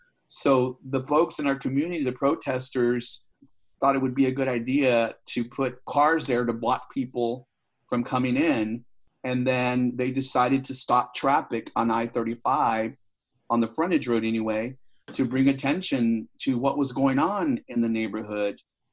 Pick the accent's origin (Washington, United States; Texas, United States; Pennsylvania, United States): Texas, United States; Austin; I grew up on Rivery Street in East Austin, near Town Lake, now called Lady Bird Lake, and my parents bought a house in 1968 on Riverview Street for $5,600.